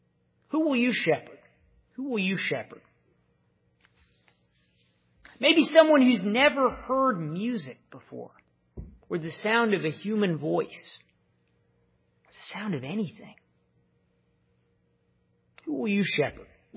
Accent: United States; I haven't been touched by hunger. I grew up in America.

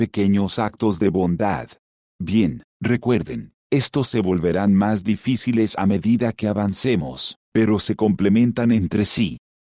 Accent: Canada; Yo también experimenté eso cuando crecí en Canadá. Hay un par de cosas que hacen como canadiense.

